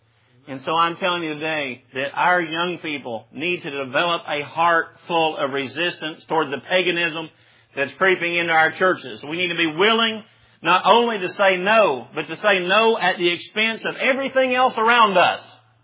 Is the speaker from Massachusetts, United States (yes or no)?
no; Tennessee, United States; I remember one time, you know, I come from East Tennessee